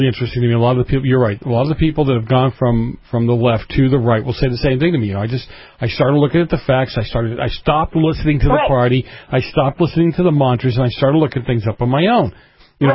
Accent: Massachusetts, United States; I grew up in Massachusetts.

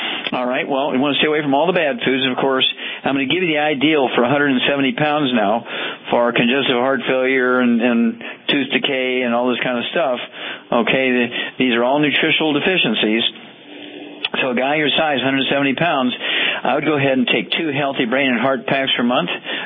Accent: Missouri, United States; Let's go to my home state, Missouri.

